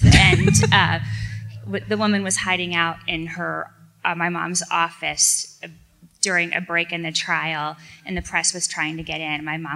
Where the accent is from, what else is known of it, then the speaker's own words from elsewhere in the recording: Indianapolis, Indiana, United States; Indianapolis.